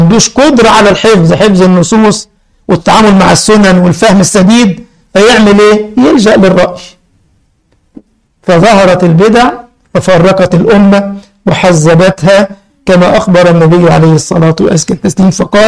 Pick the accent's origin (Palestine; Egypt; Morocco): Egypt; والبدوي اللي عندنا في مصر وسيد المرسى أبو العباس